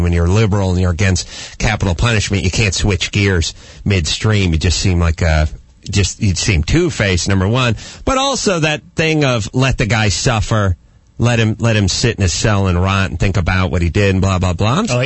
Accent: United States; I'm an atheist and I'm offended. This is enough. I'm an American first.

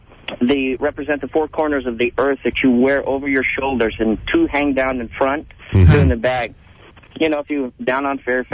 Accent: Glasgow, Scotland, United Kingdom; Born and raised in Glasgow, Scotland.

